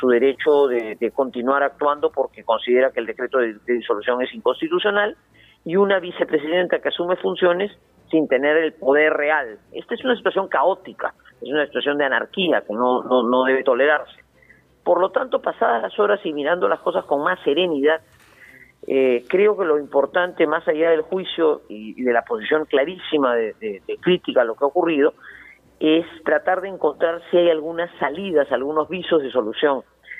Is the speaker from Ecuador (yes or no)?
no; Peru; mi pesar como peruana